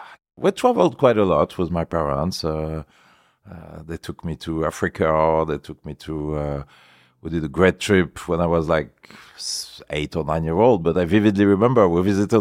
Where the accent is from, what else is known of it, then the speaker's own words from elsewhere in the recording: Paris, Île-de-France, France; born there; English is a second language; I was born in Paris. My family was living in Paris. But part of my family is originated from the Alps, from Savoie.